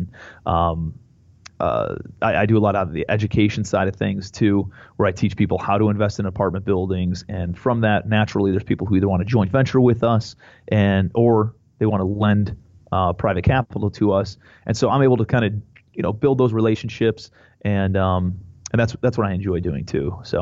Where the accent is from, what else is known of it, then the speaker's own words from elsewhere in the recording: Cleveland, Ohio, United States; also born or lived in New York City / Charleston; I'm from Cleveland, Ohio. So the land, and grew up in Cleveland, went to school in Ohio, moved out to New York City, lived there for about a year and a half.